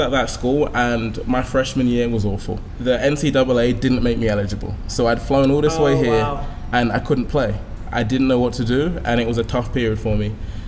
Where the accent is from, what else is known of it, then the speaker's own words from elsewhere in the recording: London, United Kingdom; So it was just very different than what I've been used to, especially growing up in London.